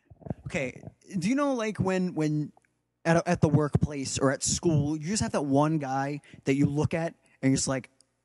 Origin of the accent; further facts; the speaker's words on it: Calgary, Alberta, Canada; We're from Calgary. Alberta, Canada.